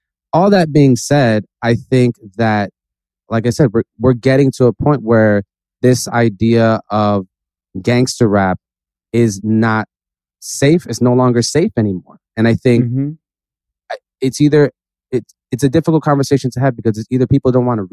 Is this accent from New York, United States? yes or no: yes; Bronx, New York, United States; also born or lived in Newark, New Jersey; like I grew up in the Bronx. Like, I grew up around hip hop culture. I grew up in Newark. I grew up around that culture.